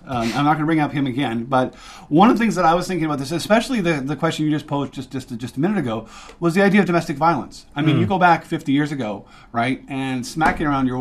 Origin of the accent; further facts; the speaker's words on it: Canada; I am a Canadian.